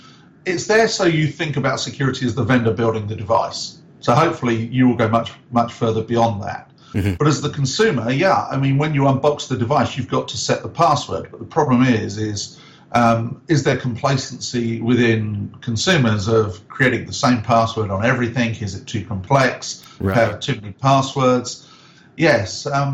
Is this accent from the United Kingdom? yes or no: yes; United Kingdom; You know, I'm obviously a Brit